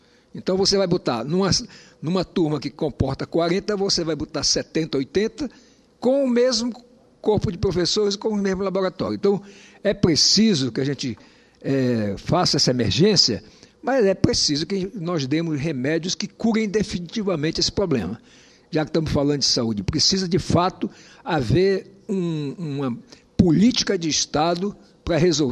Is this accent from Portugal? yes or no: no; Roraima, Brazil; voltei para Roraima porque é a minha terra